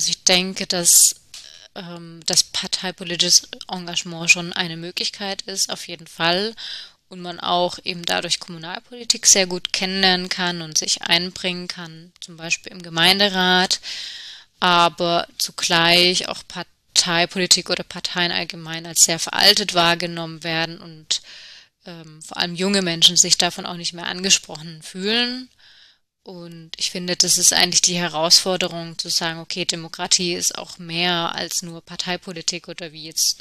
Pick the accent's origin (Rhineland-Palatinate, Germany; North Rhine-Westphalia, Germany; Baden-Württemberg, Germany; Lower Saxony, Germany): Baden-Württemberg, Germany; Neckarsulm; ich komme auch selber aus dem Landkreis, also aus Neckarsulm, und von daher kann ich das auch gut verbinden, so ja, wie ich aufgewachsen bin.